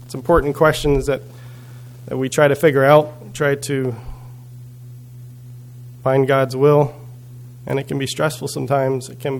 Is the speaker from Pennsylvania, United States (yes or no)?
yes; Cochranville, Pennsylvania, United States; born there; That's who I am. It's part of my identity. I was born on May 22, 1985. In Cochranville, Pennsylvania.